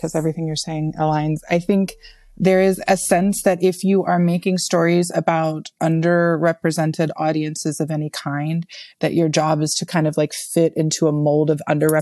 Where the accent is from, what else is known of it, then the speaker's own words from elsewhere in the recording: the South, United States; as a Southerner who also benefits a lot from white privilege, interrogating whiteness and interrogating the history of like terrible policies and terrible white people policies in the South